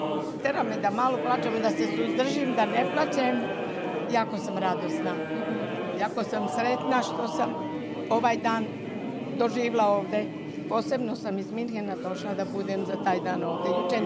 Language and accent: Serbian; Kućanci, Osijek-Baranja County, Croatia; moved away; Ali ja sam već 55 godina, ja sam iz Kućanaca otišla.